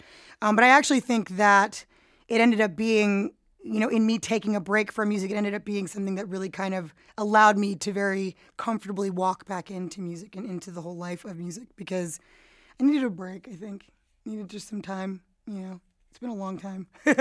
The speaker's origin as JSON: {"language": "English", "town": "New York City", "region": "New York", "country": "United States", "tie": "born or raised there", "said": "I mean, it is my hometown, it's my stomping ground."}